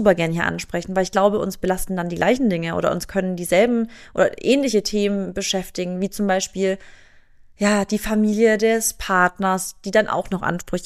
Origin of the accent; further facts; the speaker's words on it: Stuttgart, Baden-Württemberg, Germany; ich komme eigentlich aus Stuttgart, also ich bin in der Gegend Stuttgart aufgewachsen